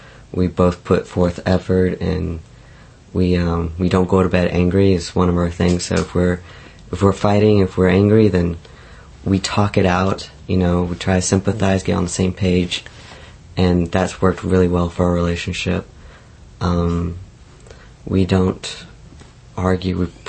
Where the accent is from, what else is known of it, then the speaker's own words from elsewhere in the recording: New Zealand; also born or lived in San Diego, United States; I was born in San Diego, but I did grow up in New Zealand. My earliest memories were actually that of New Zealand.